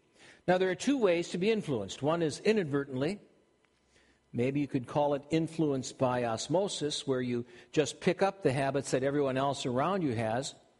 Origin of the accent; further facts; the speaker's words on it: Minnesota, United States; I have an accent because I'm from Minnesota?